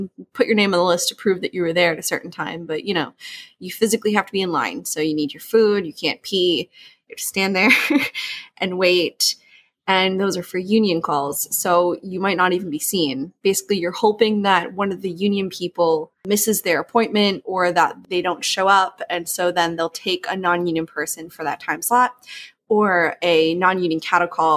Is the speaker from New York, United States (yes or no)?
yes; New York, United States; also born or lived in Ireland; So I grew up in New York and in Ireland, and both of them are very heavy in the arts, especially in music and poetry and performing arts.